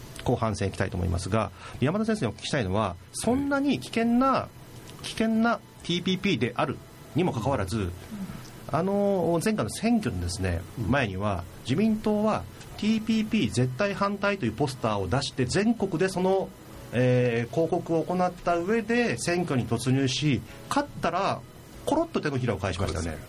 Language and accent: Japanese; Saiki, Oita, Japan; あの僕の出身大分県佐伯市でございます。